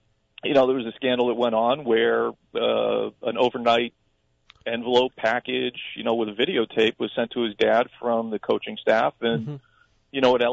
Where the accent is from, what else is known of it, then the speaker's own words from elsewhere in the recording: Boston, Massachusetts, United States; moved away as an adult; also born or lived in Tucson; now in Miami, United States; I have family on the East Coast. I was from Boston. I didn't want to move back to the cold weather. I loved it in Tucson and the weather out there, and had family in Florida, so I moved down here.